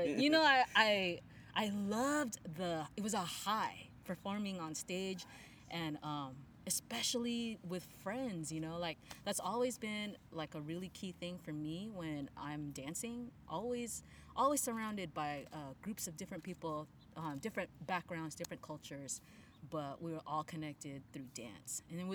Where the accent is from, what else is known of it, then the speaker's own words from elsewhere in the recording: National City, California, United States; I grew up in National City, you know, and like early 80s, my parents were always working.